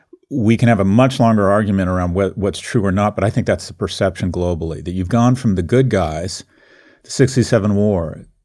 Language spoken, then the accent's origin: English; Los Angeles, California, United States; I grew up in West Los Angeles, my mother is Jewish